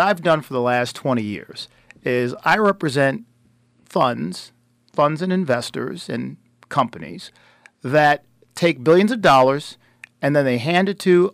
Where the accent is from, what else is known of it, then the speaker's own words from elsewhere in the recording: Buffalo, New York, United States; I grew up upstate in Buffalo, New York, and I had a lot of great things coming to me in life because of my parents, who worked very hard.